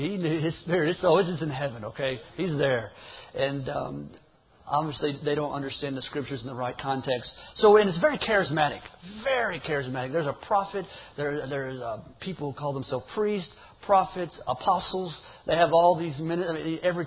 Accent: Arkansas, United States; because I'm from Arkansas, and you know, I struggled in school and some things like

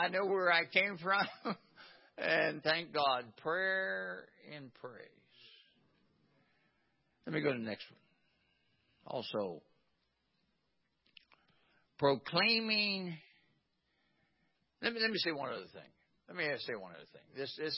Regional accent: West Virginia, United States; I'm from West Virginia. And I was out in the woods of West Virginia

